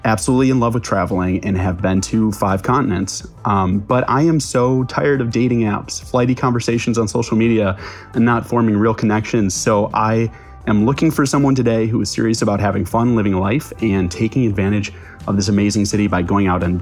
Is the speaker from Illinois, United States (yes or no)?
yes; Chicago, Illinois, United States; also born or lived in New York City; now in Los Angeles, United States; I'm 27 years old. I'm from Chicago, and I now live in LA.